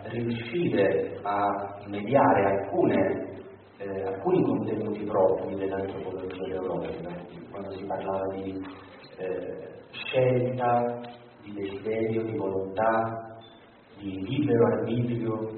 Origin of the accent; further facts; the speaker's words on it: Pozzallo, Sicily, Italy; now in Rome, Italy; sono prete diocesano, diocesi di Noto in Sicilia, sono originario della provincia di Ragusa, piccolo paese sul mare che si chiama Pozzallo